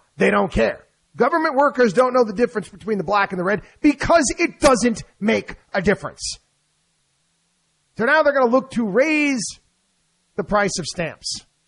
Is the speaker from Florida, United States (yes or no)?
no; Albany, New York, United States; Again, growing up in Albany, New York was akin to growing up in, I guess, like France